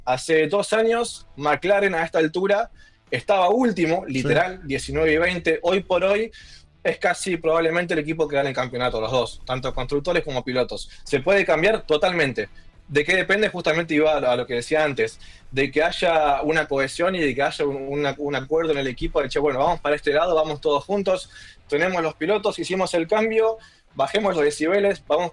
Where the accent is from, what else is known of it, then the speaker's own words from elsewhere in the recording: Argentina; moved away; yo me vine de Argentina justamente por todo lo contrario.